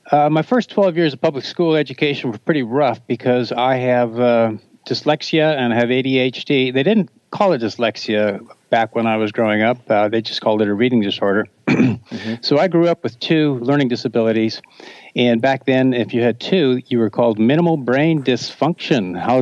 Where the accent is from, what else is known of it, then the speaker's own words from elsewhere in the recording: Canada; now in United States; I'm about 12 miles or 16 kilometers north of California. I'm a Canadian.